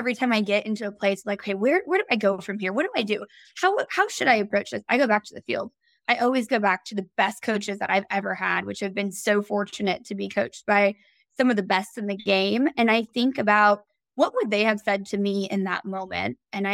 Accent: Portland, Oregon, United States; born there; I'm the first generation American, Colombian American, actually. My parents moved here and I was born in Portland, Oregon.

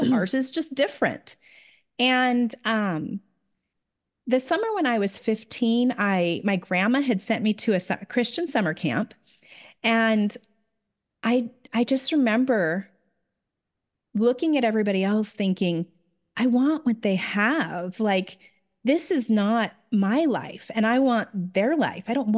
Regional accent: Canada; born there; My sister was born in Washington. I was born in Canada, and my brother was born in Phoenix.

